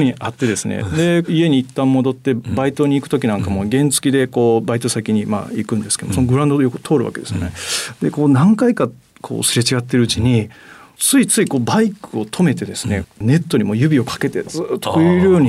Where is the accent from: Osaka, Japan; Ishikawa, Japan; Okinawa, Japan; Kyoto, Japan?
Osaka, Japan; 私大阪出身なんですけども、京都の中高の、いわゆる進学校に通っていたんですけども